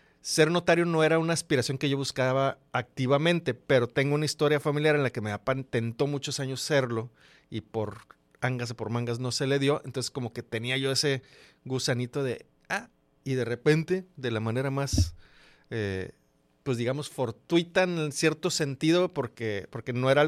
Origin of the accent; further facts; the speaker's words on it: Culiacán, Sinaloa, Mexico; Los culichis no necesariamente usamos la V.